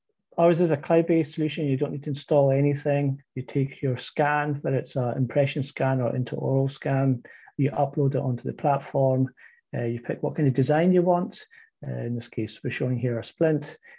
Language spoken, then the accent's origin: English; Scotland, United Kingdom; now in Denmark; I'm originally from Scotland. I live in Denmark.